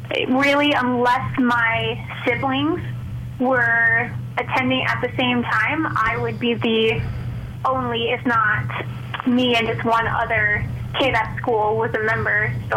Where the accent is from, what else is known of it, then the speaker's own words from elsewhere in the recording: Richmond, Virginia, United States; now in Buena Vista, United States; I grew up in Richmond, Virginia, and now I live in a small town called Buena Vista, and born and raised, love it.